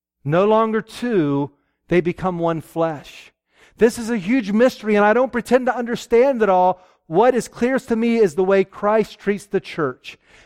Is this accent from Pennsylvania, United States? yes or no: yes; Pennsylvania, United States; Somebody back here earlier said, you don't have a southern accent. That's because I grew up in Pennsylvania.